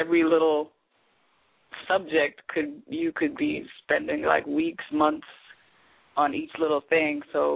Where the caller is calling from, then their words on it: Brooklyn, New York, United States; I'm calling from Brooklyn.